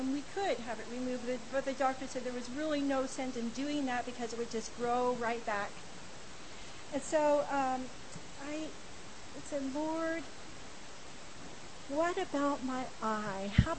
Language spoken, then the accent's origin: English; Toronto, Ontario, Canada; also born or lived in Halifax, Nova Scotia; I was born in Halifax, Nova Scotia, and my family lived in the Halifax Harbor area for the first 7 years of my life. And when I was seven, my mom and dad took all of us kids and relocated to Toronto, Ontario.